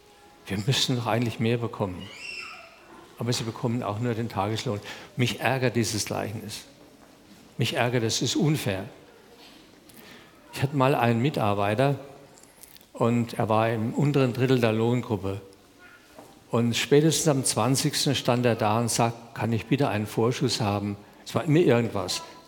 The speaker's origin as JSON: {"language": "German", "region": "Rhineland-Palatinate", "country": "Germany", "said": "ich komme aus der Pfalz. Mein Vater hat auch Vineyard gehabt und wir haben diese Vineyard bearbeitet. Ich durfte als Kind manchmal mit."}